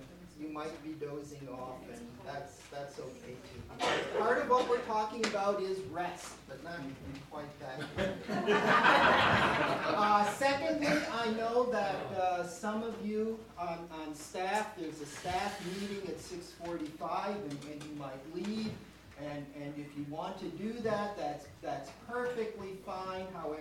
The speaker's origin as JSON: {"language": "English", "town": "Saskatoon", "region": "Saskatchewan", "country": "Canada", "said": "I'm from Saskatoon, Saskatchewan, Canada, where I teach there at the University of Saskatchewan in St. Thomas Moore College, one of the Catholic college on the university campus."}